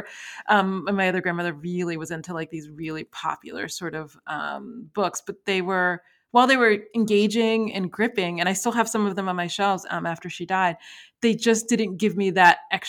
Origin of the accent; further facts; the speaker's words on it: Brooklyn, New York, United States; now in California, United States; so I grew up in Brooklyn, New York, but my father always wanted to live in California